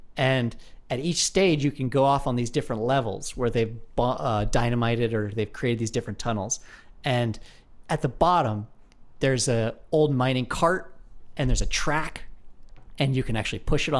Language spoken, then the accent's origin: English; Carbondale, Colorado, United States; I grew up in Colorado where there's a lot of mines. The town I grew up in is called Carbondale, which is, gives you a sense of like, what the money was built around there.